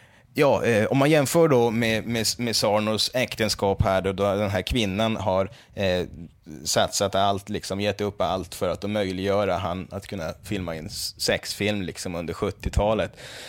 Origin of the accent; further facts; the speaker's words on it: Norrbotten County, Sweden; som norrbottning så känner man för en gångs skull stolthet över sitt ursprung